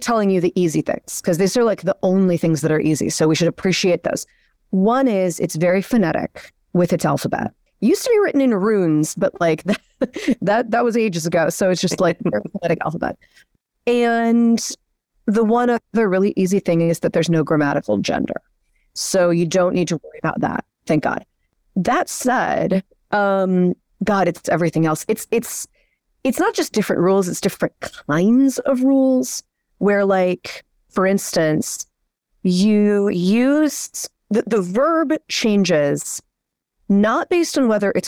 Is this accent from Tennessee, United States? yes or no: no; Chicago, Illinois, United States; I was raised in Chicago, but then my father and all these other relatives who were living with us sometimes or living nearby, they were all speaking Hungarian.